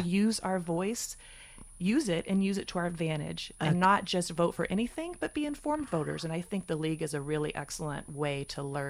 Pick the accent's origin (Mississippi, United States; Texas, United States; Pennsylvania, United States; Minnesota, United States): Texas, United States; Dallas; I grew up in Dallas, Texas